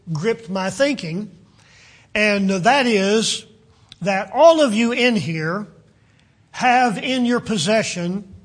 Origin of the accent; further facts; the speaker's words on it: United States; Well, they recognize I'm from America. They've heard my accent via all the media that's available in our day. I would be recognized as an American citizen.